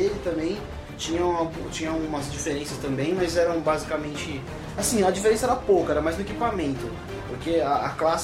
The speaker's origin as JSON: {"language": "Portuguese", "region": "Minas Gerais", "country": "Brazil", "said": "lá em Minas Gerais, porque como eu sou mineiro, eu passei um tempo lá"}